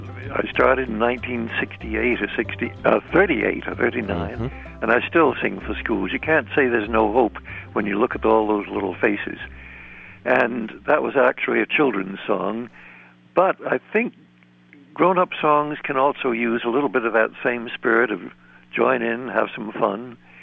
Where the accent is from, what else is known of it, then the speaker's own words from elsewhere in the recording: Beacon, New York, United States; We have a little club in my hometown called the Beacon Sloop Club, which helps the Sloop Clearwater clean up the Hudson River.